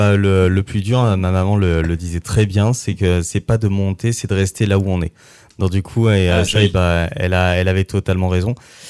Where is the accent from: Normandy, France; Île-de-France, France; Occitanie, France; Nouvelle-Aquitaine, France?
Normandy, France; je viens de Normandie à la base, mais ils m'ont adopté